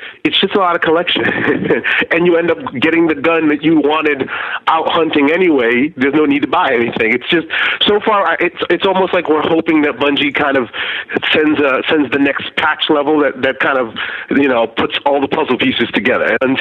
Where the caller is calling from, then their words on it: Tampa, Florida, United States; repeat caller from Tampa, Florida.